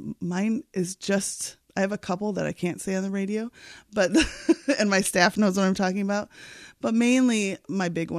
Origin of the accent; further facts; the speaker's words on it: United States; accent: American; And they hired me on the spot because I had an American accent and not an English accent